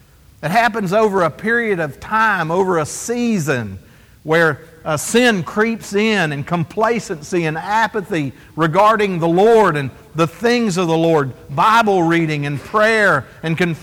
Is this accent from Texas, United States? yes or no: yes; Texas, United States; You know, I grew up in Texas, and about the time that I was entering into my teenage years